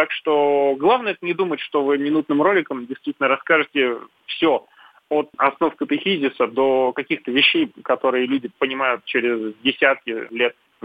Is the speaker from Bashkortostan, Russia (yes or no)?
no; Moscow, Russia; я, как коренной москвич и как руководитель диджитал-направления